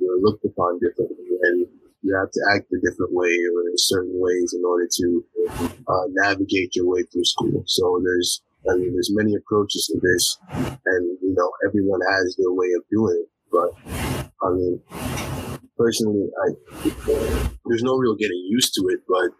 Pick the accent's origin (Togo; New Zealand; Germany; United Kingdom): Togo; Lomé, Maritime; now in Minneapolis, United States; I'm originally from Lomé, Togo. And I also live in Minneapolis.